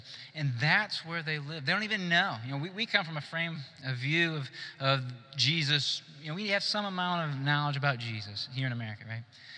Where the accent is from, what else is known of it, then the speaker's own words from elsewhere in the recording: Ohio, United States; we're from Ohio.